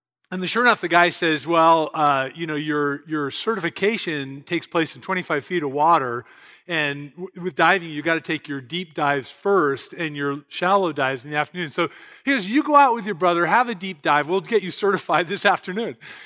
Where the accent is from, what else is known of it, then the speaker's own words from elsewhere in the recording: California, United States; I grew up in California skiing.